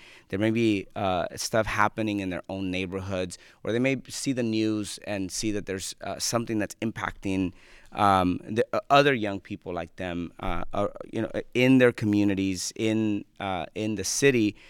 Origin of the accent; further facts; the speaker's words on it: California, United States; also born or lived in Guatemala; I was born in Guatemala. My family brought me here when I was 9 years old in 1989. And so I look at the world through the lens of a person who grew up in California in the 90s as an undocumented student.